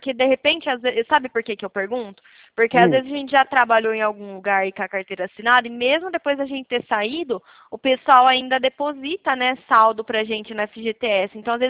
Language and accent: Portuguese; Bauru, São Paulo, Brazil; eu sou daqui de Bauru